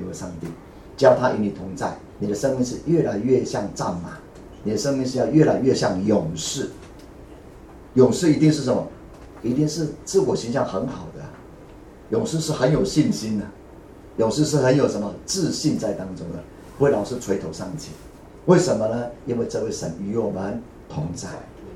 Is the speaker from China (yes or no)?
no; Taiwan